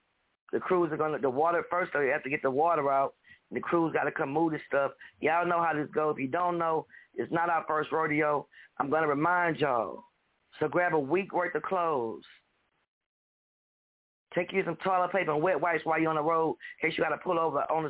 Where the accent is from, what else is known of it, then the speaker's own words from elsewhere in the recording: New Orleans, Louisiana, United States; I pray for my city. This is my hometown. But it sits below sea level. It sits below the lake. It's a bowl. New Orleans is surrounded by two lakes.